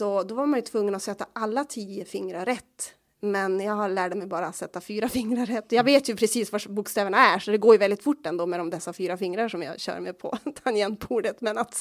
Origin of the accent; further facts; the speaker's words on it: Lövånger, Västerbotten County, Sweden; Jag är ju uppvuxen i by utanför Lövånger.